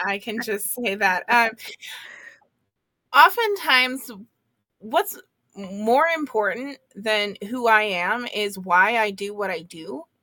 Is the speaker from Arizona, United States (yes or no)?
no; California, United States; because originally I'm from California.